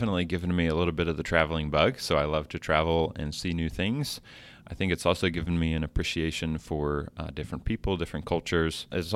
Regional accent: Texas, United States; also born or lived in Colorado / Virginia / England; So I am a Texan, but I grew up moving around. My father was in the military, so Texas, Colorado, Virginia, England, but then landed back in Texas, going to university here, Texas A&M, and live here in Dallas now.

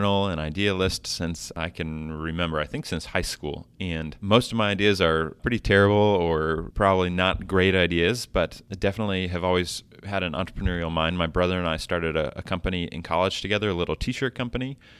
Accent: Texas, United States; also born or lived in Colorado / Virginia / England; So I am a Texan, but I grew up moving around. My father was in the military, so Texas, Colorado, Virginia, England, but then landed back in Texas, going to university here, Texas A&M, and live here in Dallas now.

